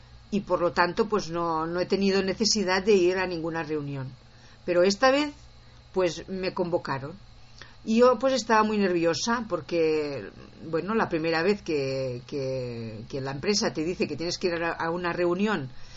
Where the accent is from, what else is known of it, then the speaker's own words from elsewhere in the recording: Catalonia, Spain; accent: Catalan; mi acento pues era catalán, porque soy catalana.